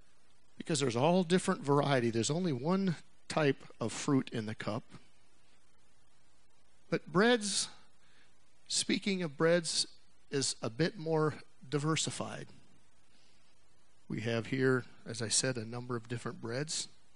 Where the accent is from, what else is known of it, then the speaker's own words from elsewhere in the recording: Texas, United States; I came from Texas. They got a different way of thinking in Texas.